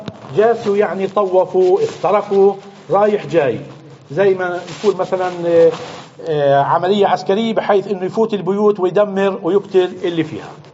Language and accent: Arabic; Palestine; منا كفلسطينيين كمسلمين